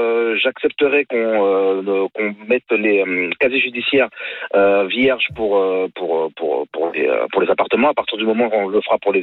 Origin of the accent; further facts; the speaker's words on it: Île-de-France, France; Moi, je suis du Val d'Oise. J'habite dans la région, enfin j'habite dans la région, je connais Taverny, je connais tout ça.